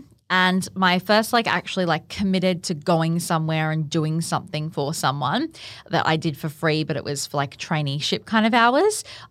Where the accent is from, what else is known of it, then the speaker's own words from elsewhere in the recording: Gold Coast, Queensland, Australia; I'm born and bred on the Gold Coast, where I'm coming to you from right now. I've lived here my whole life apart from I lived overseas for about 6 months when I was 17.